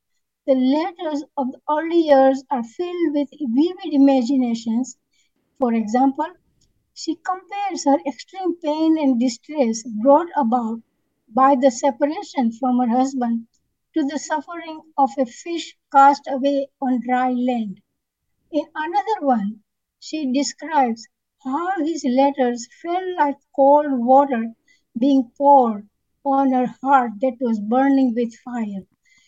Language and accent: English; Gujarat, India; first language Gujarati; English is a second language; Gujarat in India. It's a northwestern state. And the language, that state is a Gujarati language. It's my mother tongue. I speak very well.